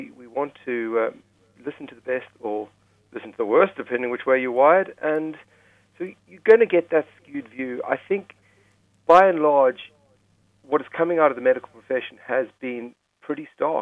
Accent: South Africa; I'm old enough to be part of, growing up in South Africa where we were the last to be vaccinated against smallpox.

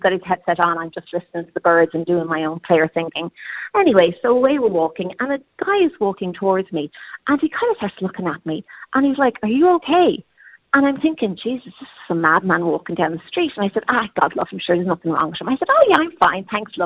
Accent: Clontarf, Leinster, Ireland; moved away; I'm originally from Clontarf. I've been living over here 25 years and, you know, married my husband in 2003.

